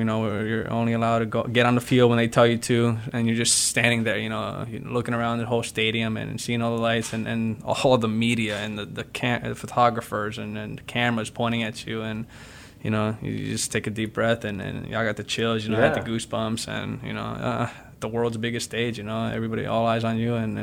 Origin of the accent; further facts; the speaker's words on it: Weston, Florida, United States; also born or lived in New Jersey; And I was born in Jersey, and I started playing up there. And then as soon as we moved down here to Weston, South Florida